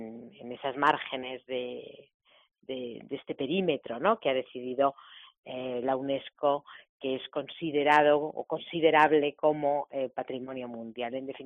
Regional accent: Madrid, Community of Madrid, Spain; y para nosotros es, primero es un reconocimiento como madrileños

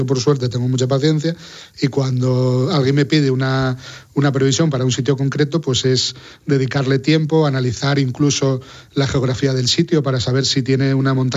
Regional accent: Asturias, Spain; yo creo que quedé muy traumatizado aquí de pequeño porque en Asturias el que vivió el tiempo hace 40 años sabía que los veranos eran de catiuscas y de chubasquero

